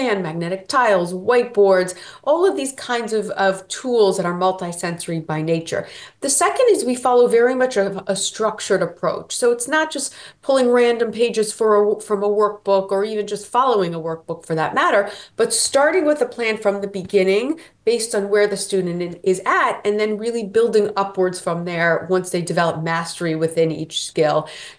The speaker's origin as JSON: {"language": "English", "region": "Florida", "country": "United States", "tie": "born or raised there", "said": "I grew up in Florida, and I grew up within the field of education."}